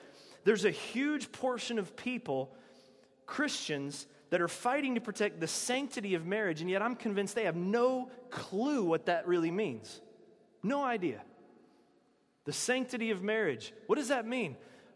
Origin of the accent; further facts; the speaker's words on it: North Carolina, United States; Yesterday, in my home state of North Carolina, they passed a law